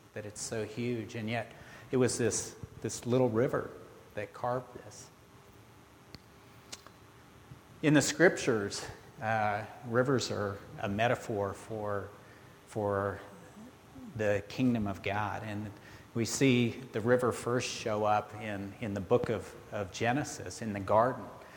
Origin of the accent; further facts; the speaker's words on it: Colorado, United States; When I was a little boy, I grew up in Colorado, and my grandfather took me fishing.